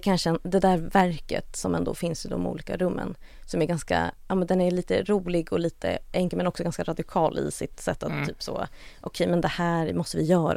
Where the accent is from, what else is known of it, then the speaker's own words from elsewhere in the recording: Uppsala, Uppsala County, Sweden; Jag är uppvuxen i Uppsala och man brukade gå dit med skolan.